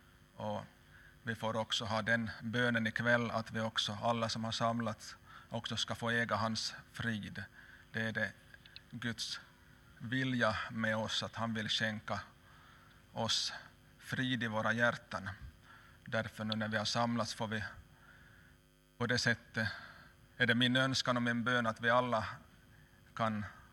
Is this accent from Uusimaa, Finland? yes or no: no; Larsmo, Ostrobothnia, Finland; så får jag till först hälsa från vänner där i Österbotten, från Larsmo, från min hemby där i Näsbönehus.